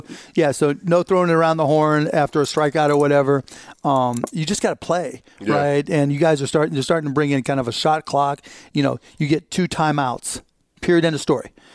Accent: Pittsburgh, Pennsylvania, United States; I'm from Pittsburgh. Let's watch a Pirates game.

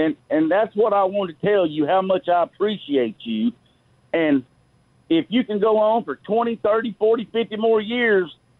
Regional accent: Chattanooga, Tennessee, United States; And, Paul, and I've told you this before, if you'll remember, I'm from Chattanooga.

